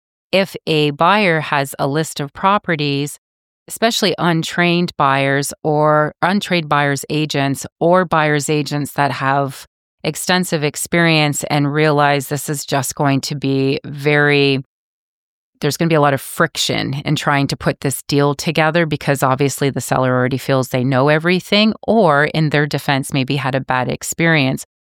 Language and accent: English; Cambridge, Ontario, Canada; I am not from Northern Ontario, thank you very much. I am from Cambridge, Ontario